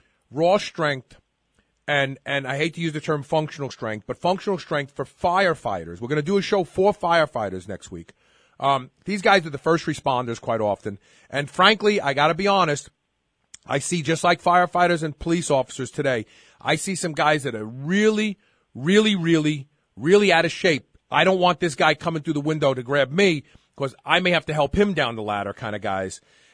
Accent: Brooklyn, New York, United States; I mean, I'm from Brooklyn, and I always would pronounce it

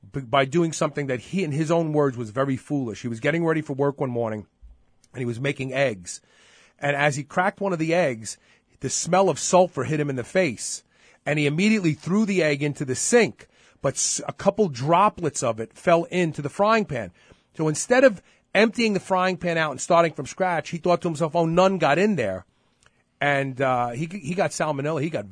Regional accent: New York, United States; Growing up in New York, raw clams and raw oysters were always eaten at festive times.

